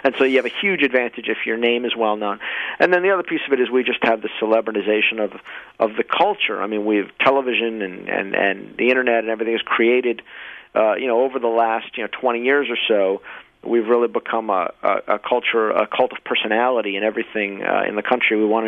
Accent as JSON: {"language": "English", "country": "United States", "said": "I do, just as an American, as someone who cares about politics"}